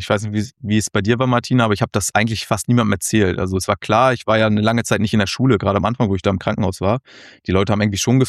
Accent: Germany; ich komme aus Hamburg, bin aber südlich von Hamburg aufgewachsen, in einem kleinen Dorf. Und ich bin jetzt 28

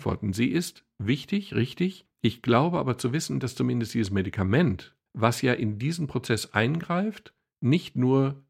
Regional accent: Dortmund, North Rhine-Westphalia, Germany; als Dortmunder ist mir natürlich Jürgen Klopp sehr vertraut

